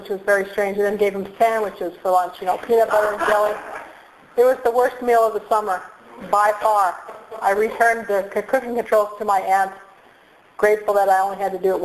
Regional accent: Coalinga, California, United States; born there; I was born in Coalinga, California.

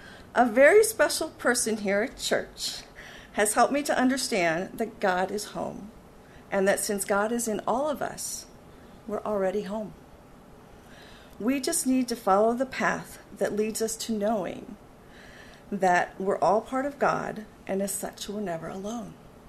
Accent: Missouri, United States; I grew up near St. Louis in a stereotypical Midwestern family.

